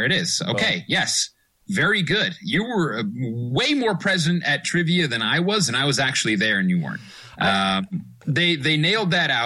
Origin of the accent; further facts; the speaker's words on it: Canada; Canadian.